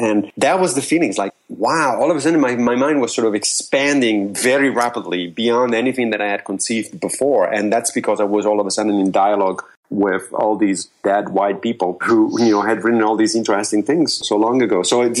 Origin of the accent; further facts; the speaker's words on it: Rome, Lazio, Italy; First of all, I grew up in Rome.